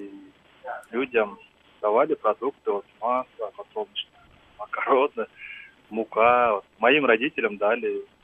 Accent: Kyrgyzstan; Я вот из Киргизии

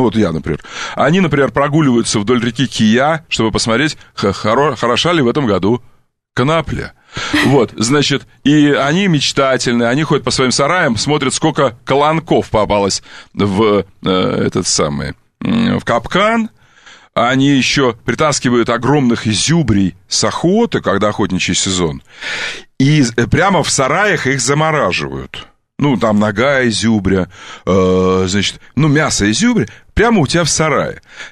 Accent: Russian Far East, Russia; У нас на Дальнем Востоке. Ты знаешь, что я дальневосточник?

